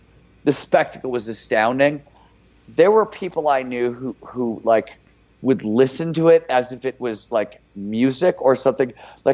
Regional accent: Cleveland, Ohio, United States; It was like bands would show up to play where I grew up in Cleveland.

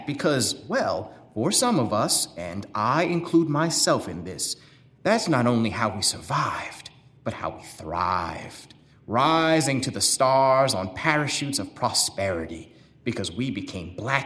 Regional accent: Chicago, Illinois, United States; a mulatto Negro growing up on Chicago's South Side, raised in a predominantly white neighborhood, attending predominantly white primary and secondary schools, part of the only colored family living within a radius of about 3 miles

